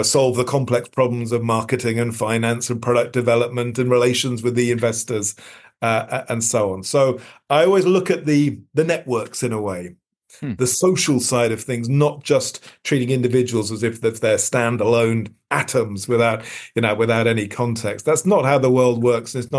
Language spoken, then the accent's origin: English; London, United Kingdom; I was brought up in London